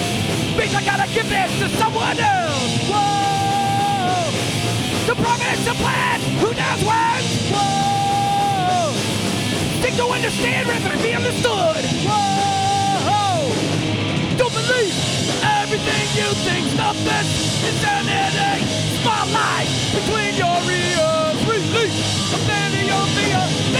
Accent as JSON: {"language": "English", "town": "Visalia", "region": "California", "country": "United States", "said": "Originally the Valley. Visalia, what's up?"}